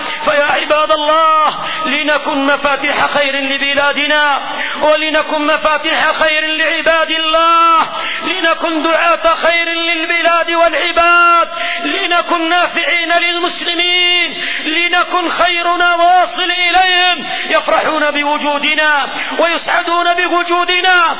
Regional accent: Yemen; فبدأ الشر إلى بلادنا اليمن

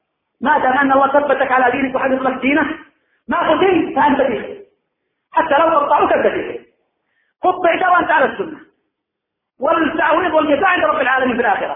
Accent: Al Hudaydah, Yemen; مسجد أبي ذر الذي بهي السلغان عندنا في الحديدة

